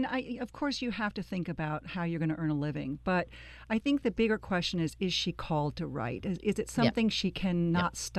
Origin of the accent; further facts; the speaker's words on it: Oneonta, New York, United States; That's my hometown, Oneonta.